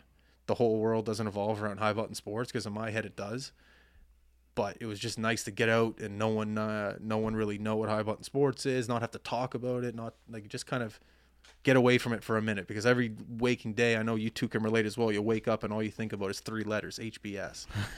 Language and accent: English; Canada; Like, we're from Canada too.